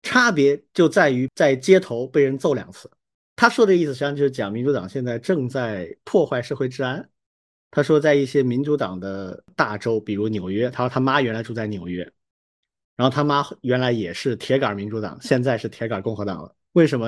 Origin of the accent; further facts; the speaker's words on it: China; 这个其实我们作为中国人其实是经常会心有戚戚焉的